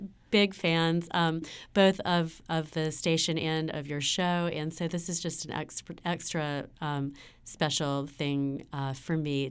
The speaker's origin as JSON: {"language": "English", "town": "Wilmington", "country": "United States", "tie": "born or raised there", "lives_now": "Paris, France", "said": "I grew up in Wilmington. Like most people, didn't do a lot of traveling, a lot of speaking French growing up in Wilmington."}